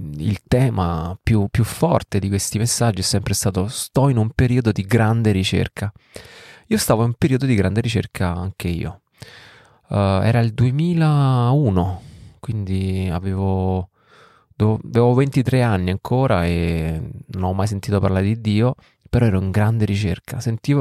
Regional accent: Rome, Lazio, Italy; io sono di Roma, sono cresciuto in un quartiere di periferia di Roma, verso Monte Sacro

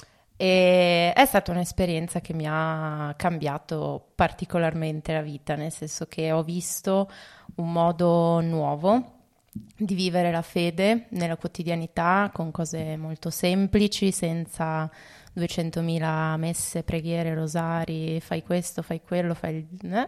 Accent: Vicenza, Veneto, Italy; now in Basilicata, Italy; E vengo da Vicenza, dal profondo nord

